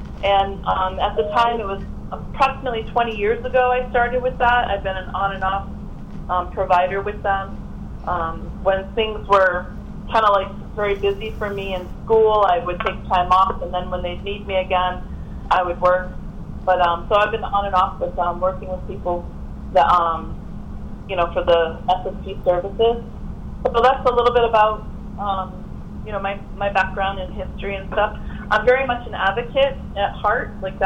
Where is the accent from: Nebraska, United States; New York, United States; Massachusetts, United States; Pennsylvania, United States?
Massachusetts, United States; I'm from Massachusetts, so I worked with Mass Rehabilitation Commission and Mass Hire along with the CS.